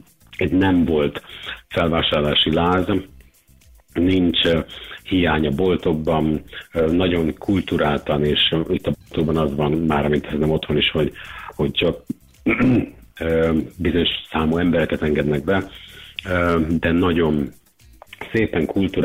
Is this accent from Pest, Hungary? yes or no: yes; Cegléd, Pest, Hungary; Én egy kisvárosból származom, Ceglédről egyébként